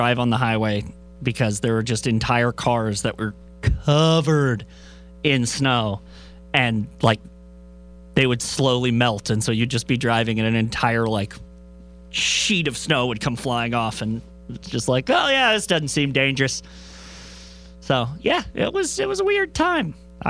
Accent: Midwest, United States; I'm from the Midwest, so what people on Twitter were passing off as snow people, I was sort of unimpressed with.

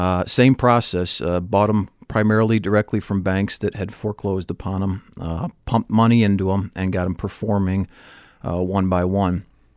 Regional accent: Crown Point, Indiana, United States; I'm from Northwest Indiana. Okay. I grew up in Crown Point, Indiana.

